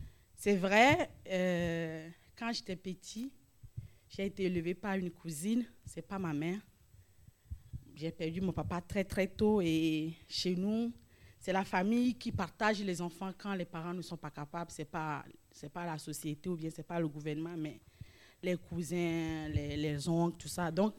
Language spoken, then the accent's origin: French; Togo; now in France; je viens d'un petit pays de l'Afrique. Le Togo est très petit et encore d'une petite ville, vous voyez.